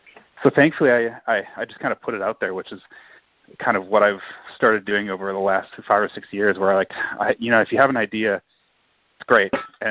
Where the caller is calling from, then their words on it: Appleton, Wisconsin, United States; So I'm calling from Appleton, Wisconsin, which is in the Midwest, pretty cold.